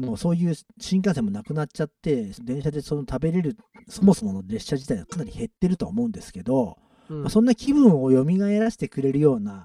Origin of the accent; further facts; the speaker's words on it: Mie, Japan; 僕はその三重県出身なので、